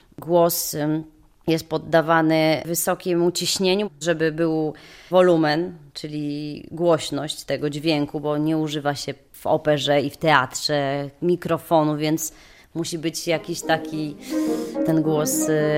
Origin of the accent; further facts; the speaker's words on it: Białystok, Podlaskie Voivodeship, Poland; Bo ja też z Białegostoku